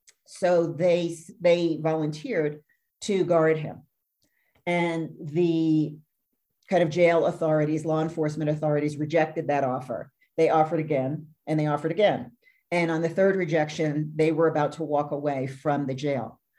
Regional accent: New York, United States; I grew up in New York, and I was going to say some of those elevators are still in operation

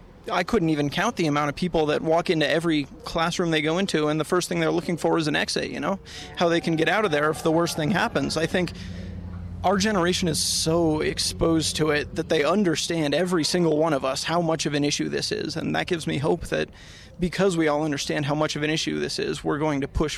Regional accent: Littleton, Colorado, United States; I'm 20 years old, and I grew up in Littleton, Colorado, which was rocked by Columbine just years before I was born.

